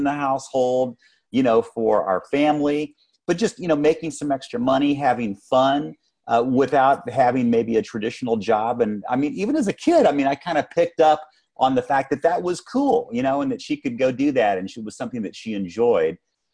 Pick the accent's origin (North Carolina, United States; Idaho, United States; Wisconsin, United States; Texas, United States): Texas, United States; Fort Worth; I grew up in Fort Worth, Texas, Warren, and I was a little cowboy.